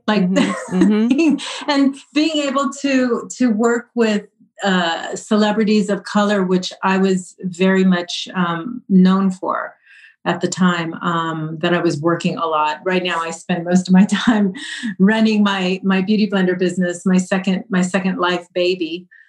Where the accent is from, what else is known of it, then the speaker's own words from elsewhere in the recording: California, United States; being a Latina from Southern California, there's a huge Latin community here, always has been. You know, I'm Mexican American.